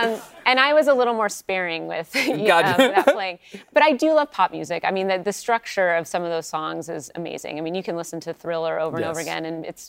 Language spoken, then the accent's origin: English; Pacific Northwest, United States; I was growing up in the Pacific Northwest and they barely even drank wine.